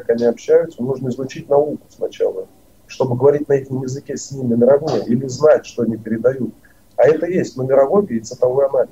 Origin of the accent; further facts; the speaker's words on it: Vladimir Oblast, Russia; born there; я родился в Владимирской области, да, это факт.